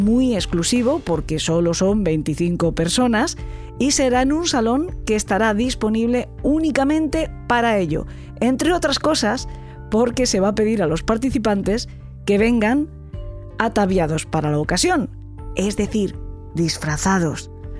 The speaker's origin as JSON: {"language": "Spanish", "town": "San Vicente del Raspeig", "region": "Valencian Community", "country": "Spain", "tie": "born or raised there", "said": "aquí, en mi patria chica, en San Vicente del Raspeig, en la provincia de Alicante."}